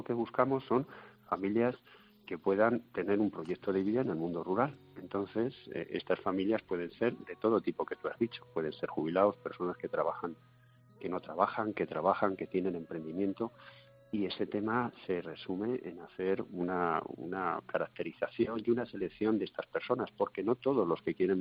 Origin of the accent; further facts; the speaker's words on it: Soria, Castile and León, Spain; Pues mira, nosotros provenimos de Soria, ¿sabes?